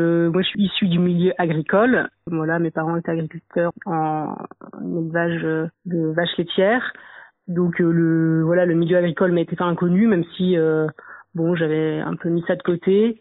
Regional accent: Brittany, France; moved away as an adult; now in Le Mans, France; j'ai 35 ans, je suis originaire de Bretagne, en Ille-et-Vilaine exactement. Puis depuis 10 ans, je suis arrivée sur le Mans.

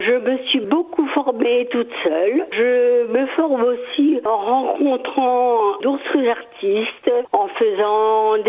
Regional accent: Normandy, France; now in La Chapelle-du-Bois, France; Je viens du Perche, j'ai habité pendant une quarantaine d'années du côté de Selonge-Bretoncelles, et puis je viens d'arriver présent de santé dans une nouvelle maison à la Chapelle du Bois, une maison de plein pied qui correspond à mes capacités physiques.

